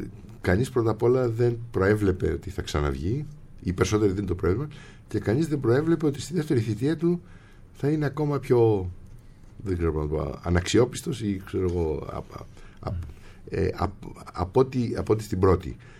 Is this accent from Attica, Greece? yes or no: yes; Athens, Attica, Greece; Οι γονείς μου ήρθαν στην Αθήνα, παντρεύτηκαν στην Πάτρα και ήρθαν στην Αθήνα αρχής της δεκαετίας του 50. Μεγάλωσα στην Αθήνα, τέλειωσα το σχολείο στην Αθήνα και μετά πήγα στη νομική σχολή Αθηνών.